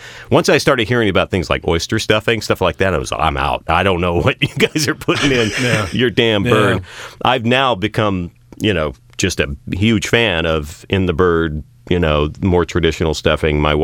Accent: Texas, United States; moved away; I grew up in Texas, and so it was interesting for me to transition from what that was traditionally to, you know, when I moved to the West Coast.

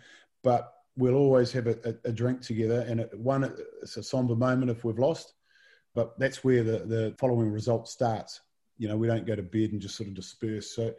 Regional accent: New Zealand; as a New Zealander

